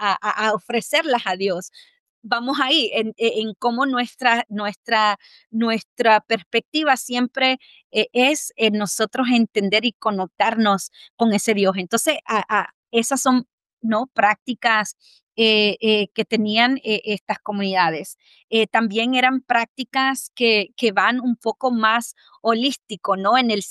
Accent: El Salvador; Soy salvadoreña

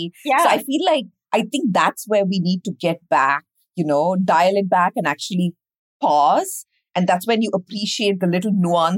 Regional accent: India; now in New York, United States; as an Indian girl and as an immigrant, you know, as a South Asian living in the city for like 14 years now

